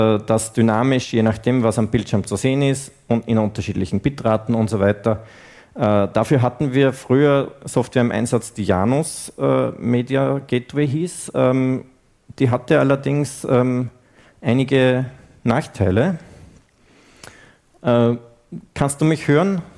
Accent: Upper Austria, Austria; ich komme aus Oberösterreich

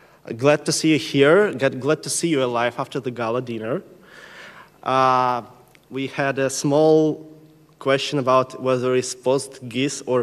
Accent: Minsk, Belarus; I'm from Minsk. I'm a PostGIS committer.

